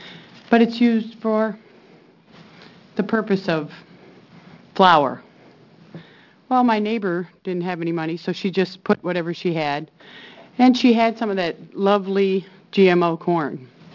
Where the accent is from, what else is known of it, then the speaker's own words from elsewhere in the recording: Ohio, United States; now in Oregon, United States; I'm originally from Ohio. I now reside in Southern Oregon.